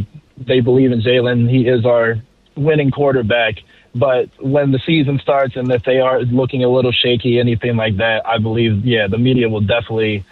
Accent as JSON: {"language": "English", "town": "Philadelphia", "region": "Pennsylvania", "country": "United States", "tie": "born or raised there", "said": "I just wanted to say, as a young black man born and raised in Philadelphia, I appreciate how you carry yourself on the radio"}